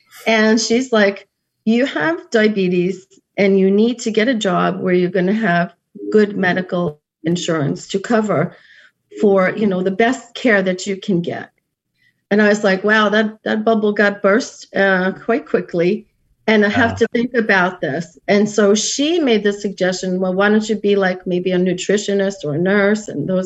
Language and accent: English; Queens, New York, United States; And I grew up in Queens.